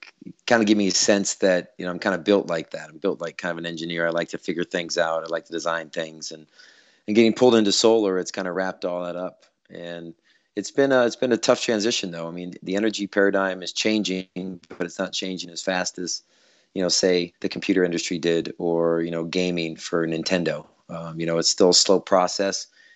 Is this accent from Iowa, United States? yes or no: yes; Iowa, United States; I'm from Iowa and I've had a presence here for a long time.